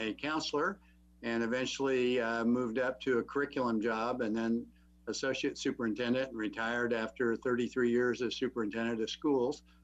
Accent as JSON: {"language": "English", "region": "Kansas", "country": "United States", "tie": "born or raised there", "lives_now": "Manhattan, United States", "said": "Well, I grew up in Western Kansas, and I've been in Manhattan over 50 years, came to K-State."}